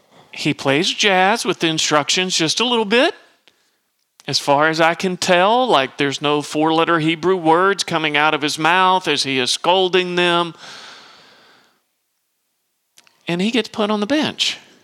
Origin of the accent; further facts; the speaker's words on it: Kentucky, United States; again, I'm from Kentucky, you just wind up being a little bumfuzzled.